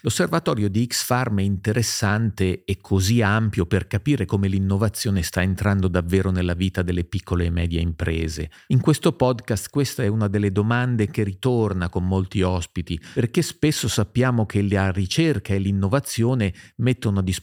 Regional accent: Piedmont, Italy; Io sono piemontese e in Piemonte

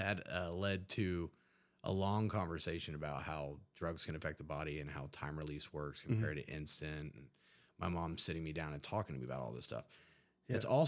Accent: Huntington, West Virginia, United States; I'm from Huntington, West Virginia. It's a small community in West Virginia. We're teeny tiny compared to San Diego.

